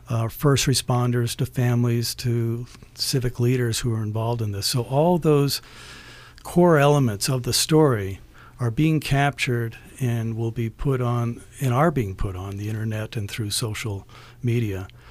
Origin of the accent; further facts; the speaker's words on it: Tucson, Arizona, United States; as a native Arizonan, I was born in Tucson.